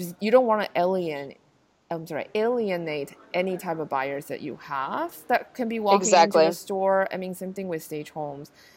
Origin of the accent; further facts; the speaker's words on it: Taiwan; I grew up in Taiwan. We didn't celebrate Christmas at all.